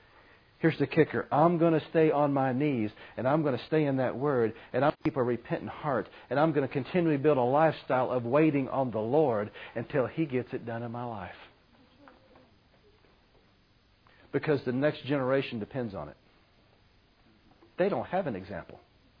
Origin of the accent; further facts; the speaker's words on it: Pennsylvania, United States; We speak broken English and we're from America. Can't speak anything else. Pennsylvania, you know.